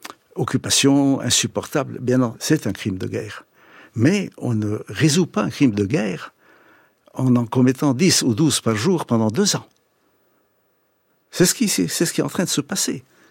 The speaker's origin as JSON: {"language": "French", "town": "Haifa", "region": "Haifa District", "country": "Israel", "tie": "born or raised there", "said": "un Palestinien, qui vit dans ma ville natale, à Haïfa"}